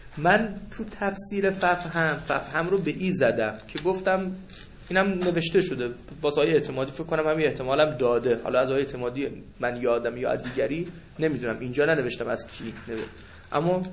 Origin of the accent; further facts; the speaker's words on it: Khuzestan, Iran; تو فضایی که ما بزرگ شدیم تو خوزستان و فضای بچه های جبهه جنگ